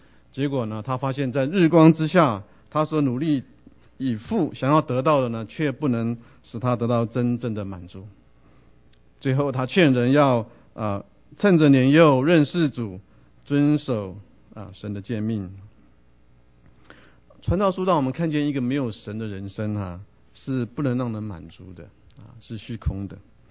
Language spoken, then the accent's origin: Chinese; China; 我们中国人哈，常常在逢年过节的时候呢，都会彼此问候哈